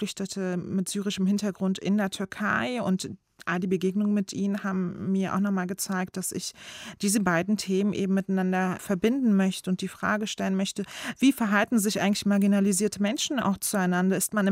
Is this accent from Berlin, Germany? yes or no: yes; Berlin, Germany; Ich bin türkisch, ich bin werde muslimisch gelesen und ich komme aus dem Wedding.